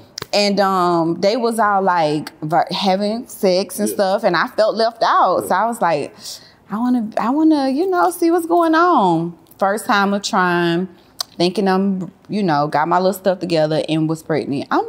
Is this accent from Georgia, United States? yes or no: yes; Atlanta, Georgia, United States; I grew up in John Holt, which is Castleberry. So I walked through the Bluff. I walked through Vine City to get to school. So that was like the next place other than where I was, which was the West End. So the Peter Street is like the Buckhead of the West Side of Atlanta.